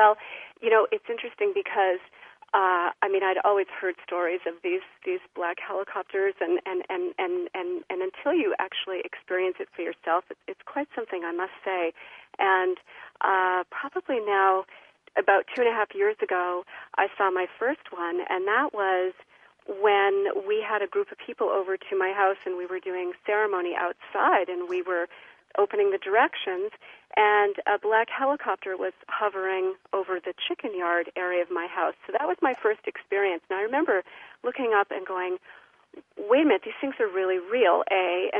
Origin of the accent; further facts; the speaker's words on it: Seattle, Washington, United States; And so I'm from the Seattle area, and I am an author and a teacher and a spellbreaker, I call myself.